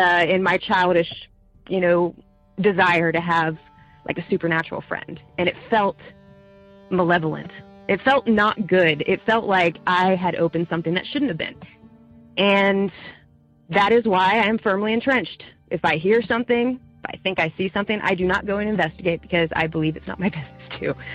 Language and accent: English; Maryland, United States; I just started listening to your show. I'm from Maryland.